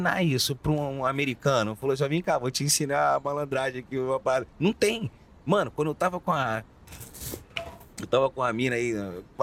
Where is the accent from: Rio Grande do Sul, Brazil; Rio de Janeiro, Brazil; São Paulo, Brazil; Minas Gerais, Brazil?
Rio de Janeiro, Brazil; não é porque eu sou do Rio